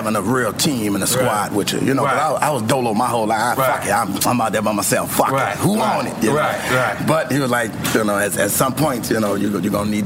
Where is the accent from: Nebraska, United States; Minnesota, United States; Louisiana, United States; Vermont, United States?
Louisiana, United States; New Orleans; Orleans, we just I'm from Uptown.